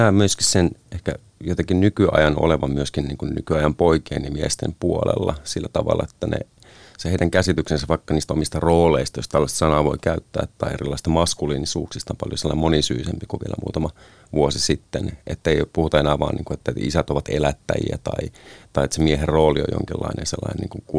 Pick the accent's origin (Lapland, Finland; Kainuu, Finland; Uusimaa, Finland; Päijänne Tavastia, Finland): Kainuu, Finland; Kajaani; born there; Mä oon syntynyt itse vuonna 87 Kajaanissa, joka on pitkälti vielä tähän vuosituhanteenkin tullessa ollut muuttotappiokunta ja jonkin verran tietenkin muidenkin paikkakuntien tapaan kärsinyt siitä niin kuin taantumasta tai lamasta 90-luvulla.